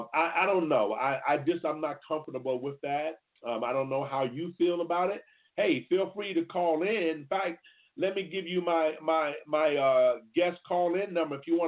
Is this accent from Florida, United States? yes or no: yes; Florida, United States; there was a representative from my home state of Florida.